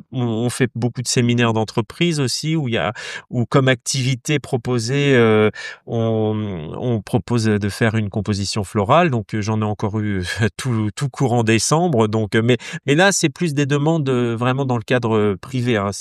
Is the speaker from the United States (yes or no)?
no; Centre-Val de Loire, France; quand j'étais enfant en Touraine, parce que je suis d'ici, j'ai connu des hivers très froids